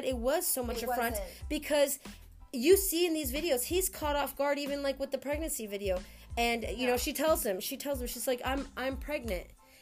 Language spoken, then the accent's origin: English; North Carolina, United States; And they lived in North Carolina. That's my home state, too.